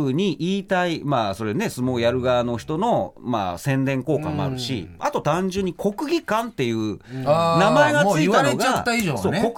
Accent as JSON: {"language": "Japanese", "region": "Tokyo", "country": "Japan", "tie": "born or raised there", "said": "あの少年時代東京で育った僕からすればな、景色が風景変わるし"}